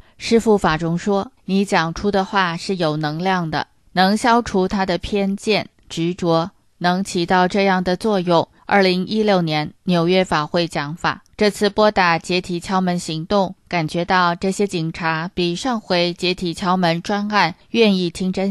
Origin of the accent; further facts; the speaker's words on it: China; 我说我是中国人，只会说普通话